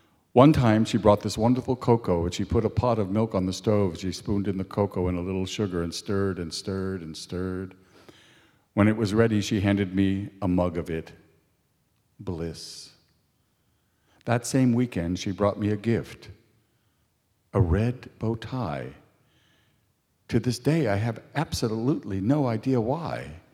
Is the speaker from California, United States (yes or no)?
yes; San Francisco, California, United States; I grew up in San Francisco, a magical place. Our first house was on 31st Street, which meant we were 31 blocks and change from the Pacific Ocean.